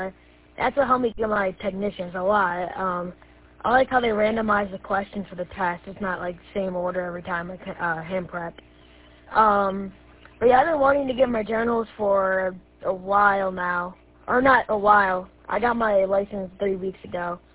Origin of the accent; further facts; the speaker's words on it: Michigan, United States; And I am from Emory City, Michigan.